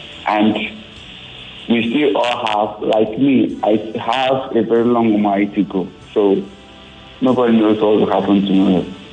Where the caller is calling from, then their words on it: Ikorodu, Lagos, Nigeria; I'm calling from Ikorodu.